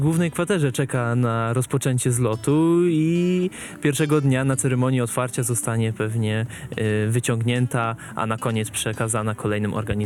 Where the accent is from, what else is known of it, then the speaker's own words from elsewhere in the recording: Subcarpathian Voivodeship, Poland; Z racji, że jestem z Podkarpacia